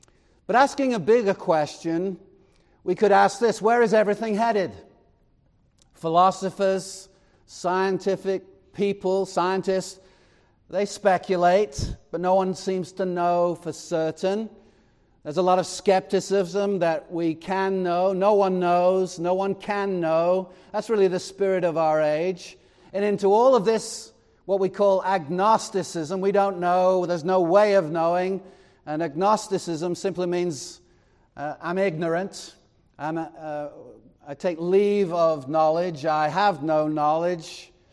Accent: Chester, North West England, United Kingdom; born there; because I was born in Chester, which is in Cheshire, England, and I had a cat.

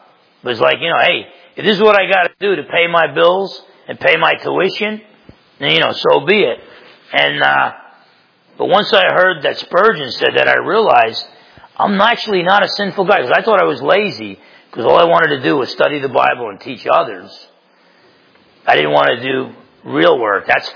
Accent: New Jersey, United States; I grew up in Essex County, New Jersey.

